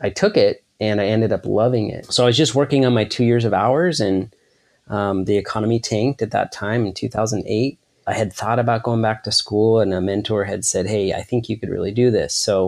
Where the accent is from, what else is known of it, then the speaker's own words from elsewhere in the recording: Salt Lake City, Utah, United States; Okay. Yeah, so I grew up in Utah in the Salt Lake City area.